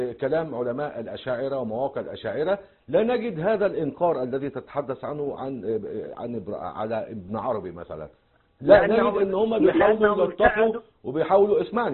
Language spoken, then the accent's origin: Arabic; Egypt; في بلدي مصر